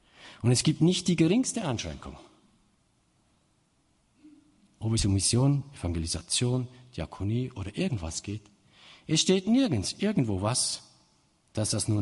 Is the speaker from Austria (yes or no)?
no; Switzerland; da bin ich so ein wenig die falsche Person, nicht nur als Schweizer.